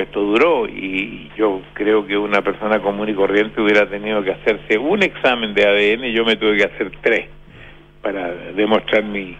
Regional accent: Chile; born there

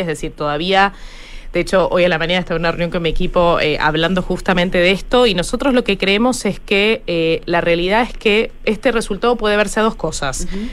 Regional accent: Argentina; moved away; se dieron cuenta que soy argentina, pero hace 10 años que estoy acá

